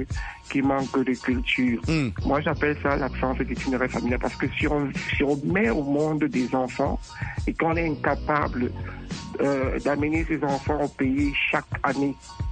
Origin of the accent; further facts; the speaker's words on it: Cameroon; Moi, par exemple, je suis né au Cameroun